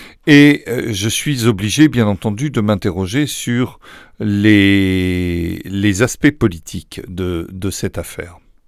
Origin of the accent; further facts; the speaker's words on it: Nouvelle-Aquitaine, France; c'est des contrées qui me sont extrêmement chères, puisque je suis natif de Gironde.